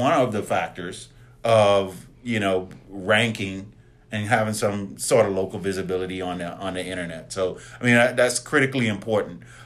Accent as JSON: {"language": "English", "country": "Bahamas", "tie": "born or raised there", "said": "I'm from the Bahamas. I was born and raised in the Bahamas, right?"}